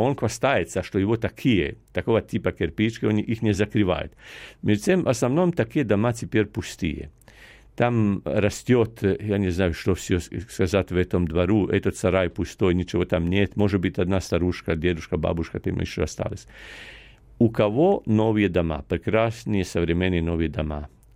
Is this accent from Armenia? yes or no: no; Croatia; Russian is a second language; я из Хорватии